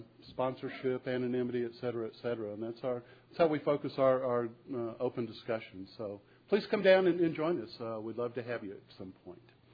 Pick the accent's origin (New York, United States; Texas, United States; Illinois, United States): Texas, United States; Corpus Christi; I'm from Corpus Christi, Texas.